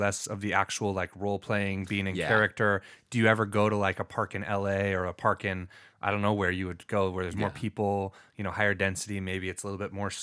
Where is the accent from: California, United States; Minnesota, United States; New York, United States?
California, United States; Cayucos; I grew up in Cayucas on a creek